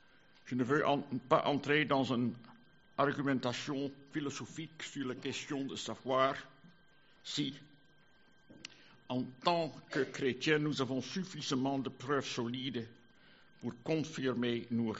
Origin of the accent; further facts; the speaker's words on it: Netherlands; Vous savez, je viens d'Hollande